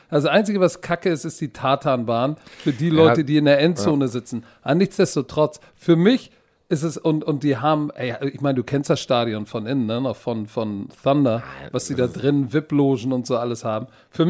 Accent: Berlin, Germany; Ich komme aus Berlin.

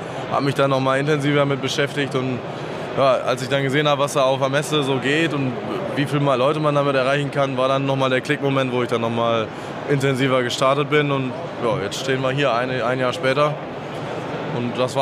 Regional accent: Minden, North Rhine-Westphalia, Germany; ich komme aus Minden, ich komme also aus dem nördlichsten Zipfel NRWs, ist nicht weit von der Messe hier, 1 Stunde.

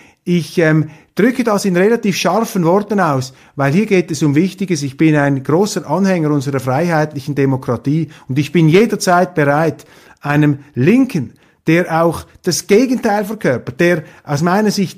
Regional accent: Switzerland; dass ich das als Schweizer, das steht mir eigentlich gar nicht zu

